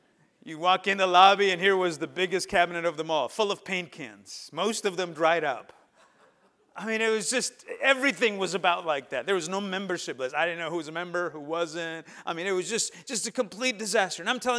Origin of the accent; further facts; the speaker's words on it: California, United States; I was a kid from California, lived there most of my life, and just what was known.